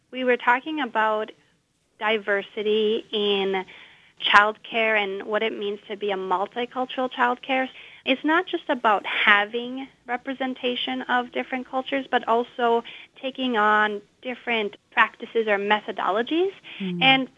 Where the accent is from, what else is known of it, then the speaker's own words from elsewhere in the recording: Thailand; So in my case, I didn't grow up in the U.S. or Finland. I grew up in Thailand. I don't have citizenship there, but that's where my childhood was.